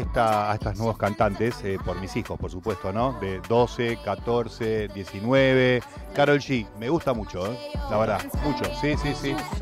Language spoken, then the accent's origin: Spanish; Buenos Aires, Argentina; Me crié con varios en mi barrio natal, el viejo Bajo Flores, Flores Sur.